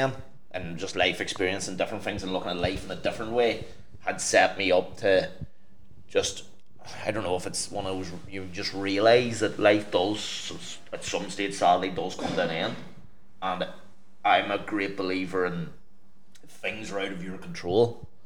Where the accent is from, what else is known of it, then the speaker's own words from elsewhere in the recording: Northern Ireland, United Kingdom; I'm a DJ from MoMA who went, right, nobody in Northern Ireland's ever played